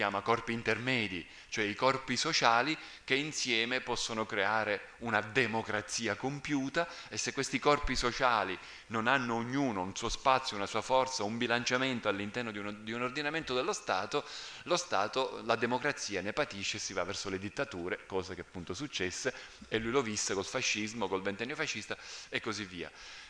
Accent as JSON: {"language": "Italian", "town": "Alcamo", "region": "Sicily", "country": "Italy", "said": "io vengo da Alcamo, al mio paese un prete ha fondato la cassa rurale a fine 800."}